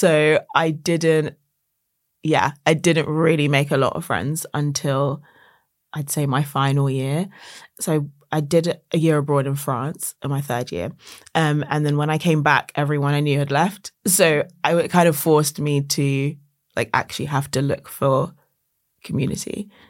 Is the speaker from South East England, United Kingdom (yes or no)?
yes; Brighton, South East England, United Kingdom; also born or lived in Nottingham / Ghana; growing up in Brighton, it was not very diverse.